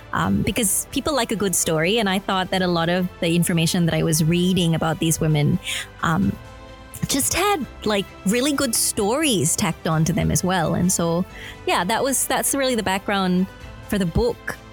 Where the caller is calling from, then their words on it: Melbourne, Victoria, Australia; I am in Melbourne. I'm at the Faith FM studios in Melbourne, Australia.